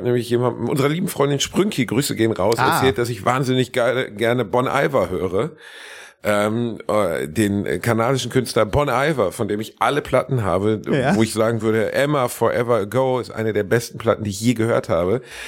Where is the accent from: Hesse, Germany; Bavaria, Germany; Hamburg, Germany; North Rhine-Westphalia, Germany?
North Rhine-Westphalia, Germany; Essen; Ich war gestern wieder in meiner Heimat, im schönen Essen